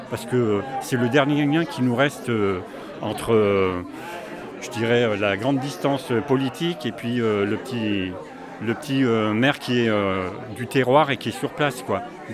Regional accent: La Chapelle-en-Vercors, Auvergne-Rhône-Alpes, France; Moi je viens de la Chapelle en Vercors.

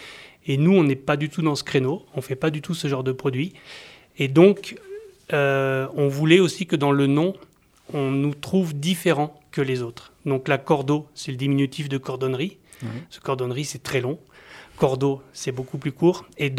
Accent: Méaudre, Auvergne-Rhône-Alpes, France; moved away as an adult; Alors, pour la petite histoire, donc j'ai grandi à Méaudre. Je suis arrivé à Méaudre quand j'avais 6 ans. J'ai grandi ici, j'ai fait ma scolarité sur le Vercors

